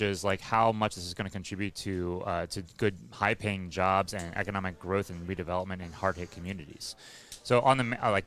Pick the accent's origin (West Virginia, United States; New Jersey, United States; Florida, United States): West Virginia, United States; You know, I'm from West Virginia, from center West Virginia, coal mining country.